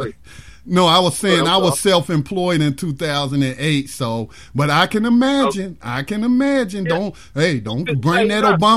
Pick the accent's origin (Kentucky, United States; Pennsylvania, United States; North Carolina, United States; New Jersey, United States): North Carolina, United States; Gastonia; born there; calling out of my hometown area. I was born in Gastonia